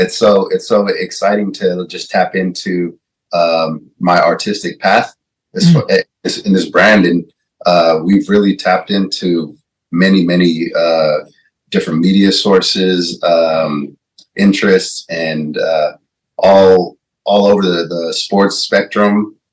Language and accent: English; Santa Monica, California, United States; I grew up in Santa Monica, like West Side, towards the beach area.